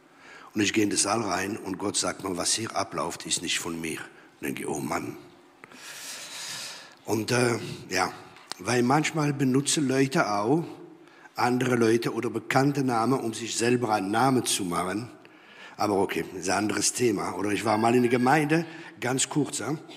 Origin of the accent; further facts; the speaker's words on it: Strasbourg, Grand Est, France; German is a second language; now in Germany; komme aus dem Elsass, aus dem verheißenen Land. Das Land, wo Bier und Sauerkraut fließt. Und ich komme aus der Stadt von Straßburg, von wo die schönen Männer kommen.